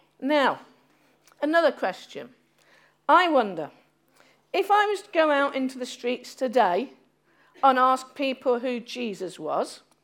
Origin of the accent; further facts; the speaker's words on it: Nottingham, East Midlands, United Kingdom; a bit like, I come from Nottingham, a bit like Robin Hood.